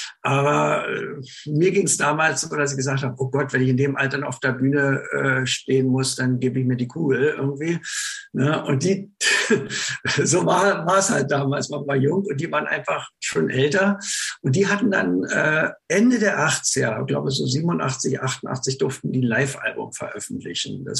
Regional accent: Berlin, Germany; also ich bin ja im Berliner Raum aufgewachsen

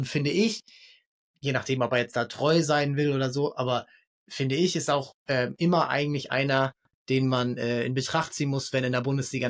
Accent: Hamburg, Germany; so als Hamburger freut einen das, glaube ich, auch

